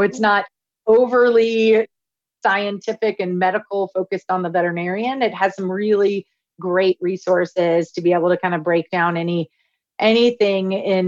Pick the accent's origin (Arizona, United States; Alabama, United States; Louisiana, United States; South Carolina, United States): Louisiana, United States; I grew up in Louisiana. And so it didn't matter if it was 95 and 100% humidity